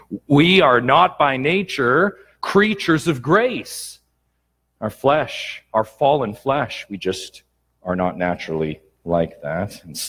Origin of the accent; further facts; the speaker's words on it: Peterborough, Ontario, Canada; now in United States; We are in Michigan right now. We are from Peterborough, and in between us is one of the greatest natural wonders